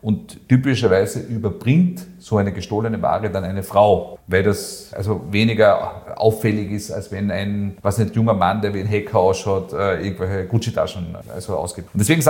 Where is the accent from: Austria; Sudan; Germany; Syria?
Austria; Bei uns in Österreich ist es noch so, dass man das als eigene Straftat hat